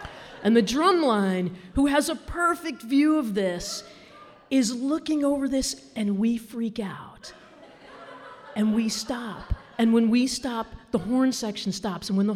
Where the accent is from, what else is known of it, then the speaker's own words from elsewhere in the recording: Burlington, Vermont, United States; I come from Burlington, Vermont.